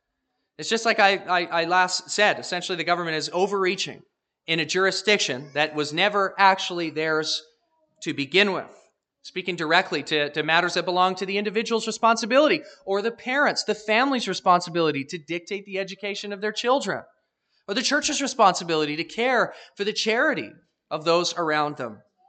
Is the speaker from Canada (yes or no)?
yes; Canada; We as Canadian people have become far more and more and more reliant on the state to take care of us, to govern matters of life.